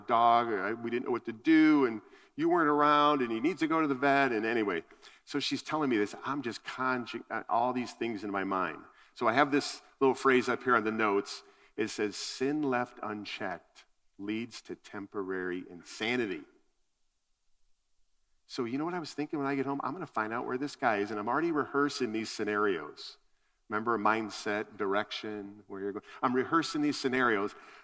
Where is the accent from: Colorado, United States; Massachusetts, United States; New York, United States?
Colorado, United States; Now, we're from Colorado, which is a very dog-friendly place. We're in the mountains.